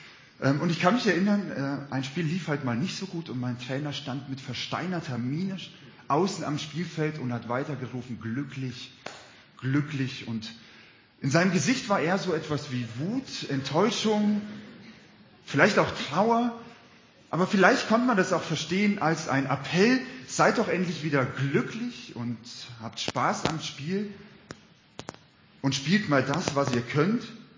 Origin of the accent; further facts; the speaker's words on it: Gummersbach, North Rhine-Westphalia, Germany; ich komme aus der Nähe von Gummersbach, aus dem Oberbergischen Kreis